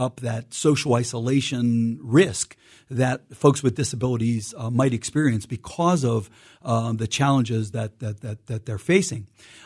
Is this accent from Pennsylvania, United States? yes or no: yes; McKees Rocks, Pennsylvania, United States; I'm local Pittsburgh guy, born and raised in McKees Rocks, and growing up on a family hill. It's called Condoleezza Hill in McKees Rocks.